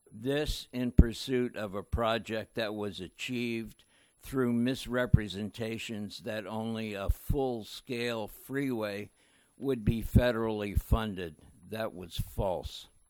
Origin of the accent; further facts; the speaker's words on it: Willits, California, United States; from Willits, and I'll speak in similar terms about this issue. As a citizen of Mendocino County